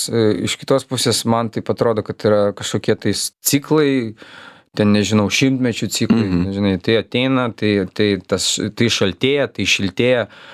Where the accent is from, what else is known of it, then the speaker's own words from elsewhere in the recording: Vilnius, Vilnius County, Lithuania; Vilniaiskas.